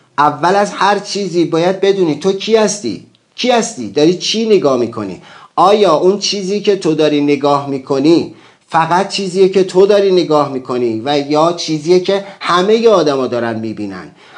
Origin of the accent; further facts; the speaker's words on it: Baft, Kerman, Iran; من تو بافت بزرگ شدم